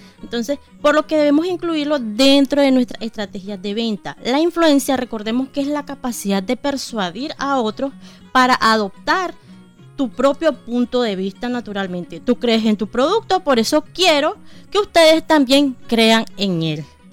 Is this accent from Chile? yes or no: no; Nicaragua; Que nosotros no puede faltar como nicaragüenses, ¿verdad?